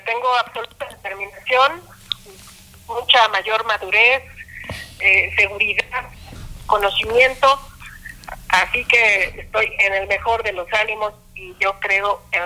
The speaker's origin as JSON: {"language": "Spanish", "town": "Ecatepec", "region": "State of Mexico", "country": "Mexico", "tie": "born or raised there", "said": "Yo crecí en Ecatepec, soy hija de escuelas públicas"}